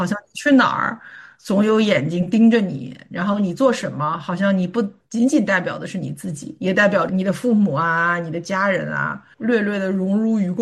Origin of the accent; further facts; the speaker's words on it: Shaanxi, China; 我从小是生活在陕西的一个大厂里面，就那个时候大厂就是相当于是一个军工厂